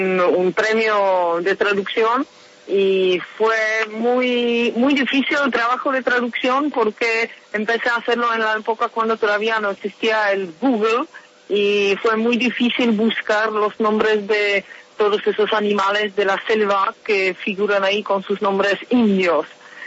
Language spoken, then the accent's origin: Spanish; Czechia; Spanish is a second language; para poder traducirlos luego y presentarlos al público checo. Hablar de las traducciones que se hacen en mi país